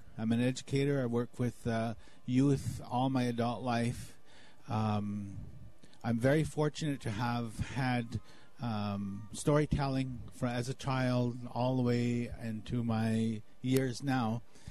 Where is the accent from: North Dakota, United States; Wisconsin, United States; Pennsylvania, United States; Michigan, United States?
North Dakota, United States; I'm originally from North Dakota, and of course, North Dakota is really a really cold place right now